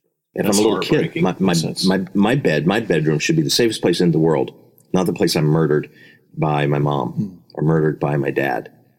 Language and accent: English; Orlando, Florida, United States; Orlando, Central Florida, my hometown, you never had to pay attention to your surroundings.